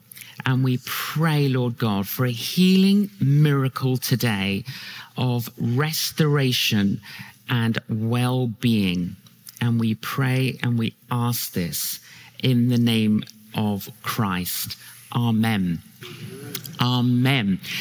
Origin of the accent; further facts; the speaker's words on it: England, United Kingdom; I should say English, because I'm not Scottish.